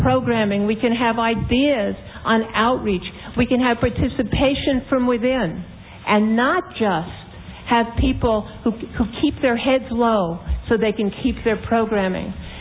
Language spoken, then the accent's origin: English; New York, United States; I'm a producer from New York.